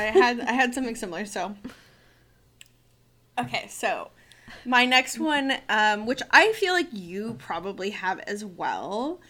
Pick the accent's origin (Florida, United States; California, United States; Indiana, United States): Florida, United States; where I was growing up in North Central Florida, we were much closer to the springs than we are to the beach.